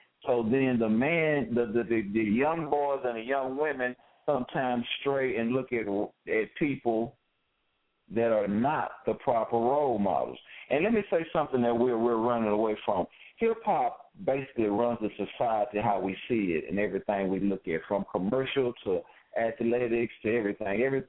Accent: Dallas, Texas, United States; I'm from Dallas, raised in Highland Hills, from Oak Cliff to the southern sector of Dallas

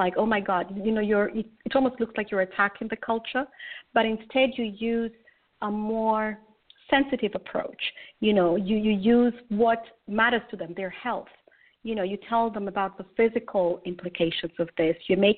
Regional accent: Kenya; I'm originally from Kenya

